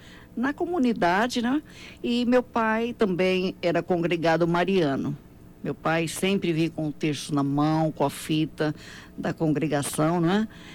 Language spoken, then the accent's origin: Portuguese; Araçatuba, São Paulo, Brazil; also born or lived in Guararapes; eu sou de Guararapes, estado de São Paulo. Fiquei ali até os 7 anos. Depois fui para Araçatuba. Saí de lá com 22 anos. Meus pais... muito católicos